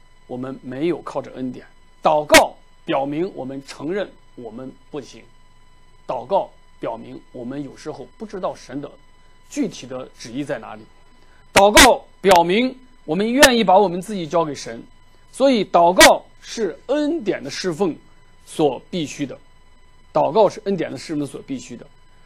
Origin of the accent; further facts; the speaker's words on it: China; 但是我们在中国的背景，我们中国人读书就是为了做官哈